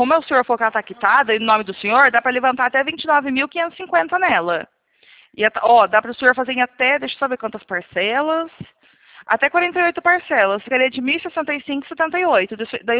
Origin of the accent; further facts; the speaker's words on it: Piracicaba, São Paulo, Brazil; eu sou aqui de Piracicaba.